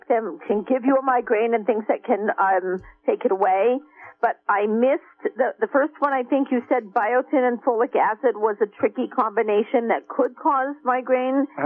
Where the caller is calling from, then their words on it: Willits, California, United States; from Willits.